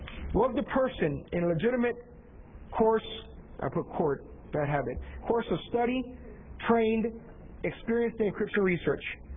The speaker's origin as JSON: {"language": "English", "town": "Tampa", "region": "Florida", "country": "United States", "said": "I'm from Tampa"}